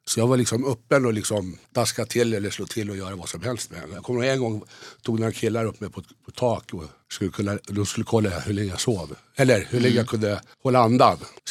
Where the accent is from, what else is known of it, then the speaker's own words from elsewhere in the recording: Uppsala, Uppsala County, Sweden; born there; Jag är född i Uppsala på 50-talet. Jag är 65 år nu, så jag födde 1959.